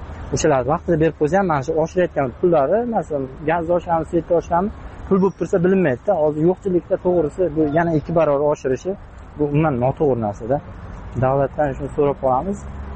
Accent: Qashqadaryo Region, Uzbekistan; Bizlar o'zim Qashqadaryodanman.

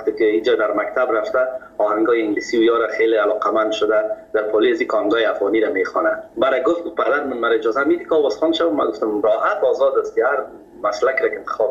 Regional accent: Kabul, Afghanistan

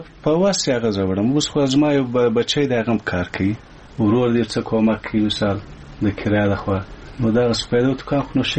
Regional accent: Kandahar, Afghanistan; او زه د کندهار د ولایت یم.

